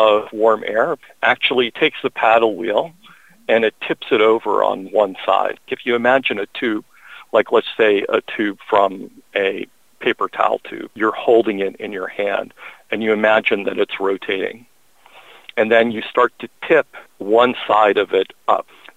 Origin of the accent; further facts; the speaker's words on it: Chicago, Illinois, United States; I mean, I grew up near Chicago. When we were driving from Chicago to Detroit, I was probably like second grade.